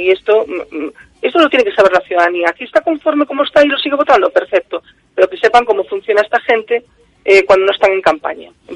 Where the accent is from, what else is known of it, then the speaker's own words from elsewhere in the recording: Balearic Islands, Spain; como menorquina tengo que defender los intereses de Menorca